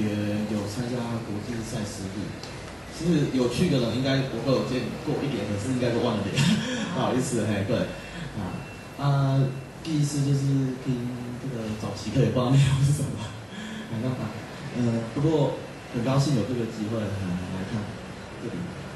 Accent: Changhua County, Taiwan; 我平常是在彰化还有大厝那边的读书会，我是彰化的，可是因为来这边工作，所以会比较常来这里。

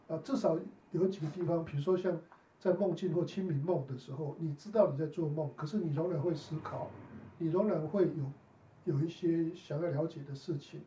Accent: China; 好像我们中国人提到的圣人无梦

